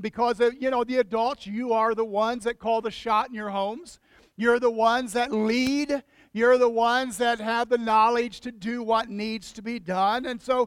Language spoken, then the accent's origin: English; Kokomo, Indiana, United States; Whenever I grew up in the church I grew up with in Kokomo, Indiana, we had one of the largest youth groups in the state.